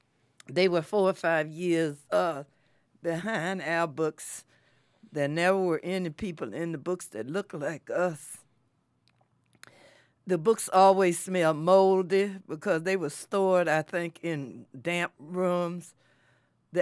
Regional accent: Charlottesville, Virginia, United States; I grew up in Charlottesville, which was located in the South, deep South. South, where everything was segregated, all the schools, the hospitals, the stores, all of those things were segregated, as well as the school system.

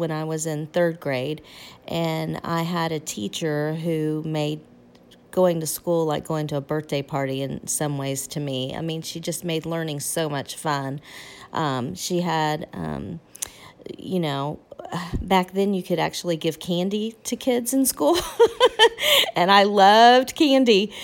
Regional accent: Corpus Christi, Texas, United States; I grew up in Corpus Christi, Texas. Was born in 1967, so things have changed quite a bit.

